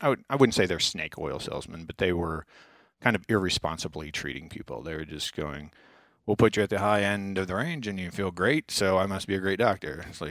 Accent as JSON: {"language": "English", "region": "Midwest", "country": "United States", "said": "So I can make fun of people in the Midwest because I'm from the Midwest. Kind of the South Midwest."}